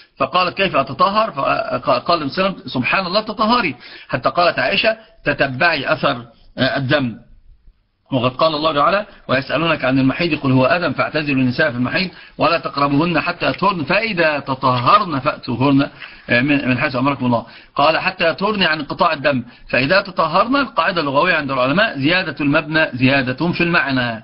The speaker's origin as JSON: {"language": "Arabic", "region": "Upper Egypt", "country": "Egypt", "said": "عندنا في الصعيد"}